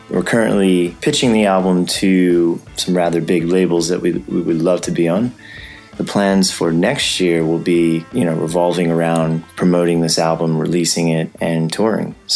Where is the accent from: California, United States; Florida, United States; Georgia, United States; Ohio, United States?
Georgia, United States; Athens; now in Vienna, Austria; from Vienna, Austria, although I'm an American from Athens, Georgia.